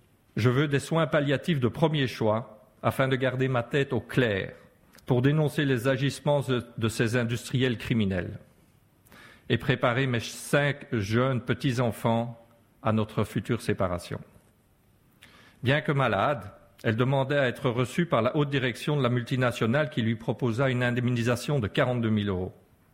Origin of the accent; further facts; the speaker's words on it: Brussels, Belgium; je viens de Bruxelles.